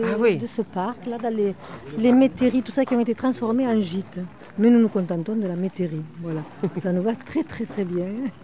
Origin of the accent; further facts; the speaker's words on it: Albi, Occitanie, France; je suis d'Albi.